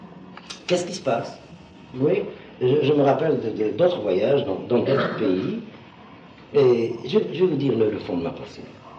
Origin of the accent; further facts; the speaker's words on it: Algeria; je suis Algérien d'origine.